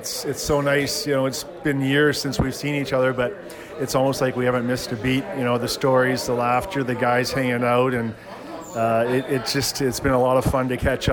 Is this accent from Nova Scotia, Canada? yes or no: no; Kitchener, Ontario, Canada; And then to come here and play in my hometown, I played Junior B for the Rangers, and then to be drafted and play for them, and to be part of the first Memorial Cup team in Kitchener's history